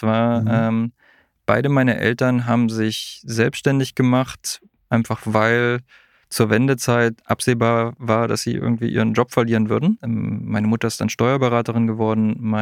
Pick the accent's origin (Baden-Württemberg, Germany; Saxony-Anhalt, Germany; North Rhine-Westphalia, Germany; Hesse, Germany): Saxony-Anhalt, Germany; Wittenberg; Ursprünglich komme ich aus der Lutherstadt Wittenberg, bin dort groß geworden, habe BWL studiert